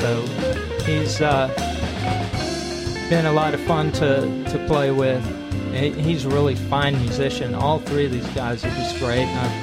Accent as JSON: {"language": "English", "town": "Nashville", "region": "Tennessee", "country": "United States", "tie": "born or raised there", "said": "I am a native Nashvilleian."}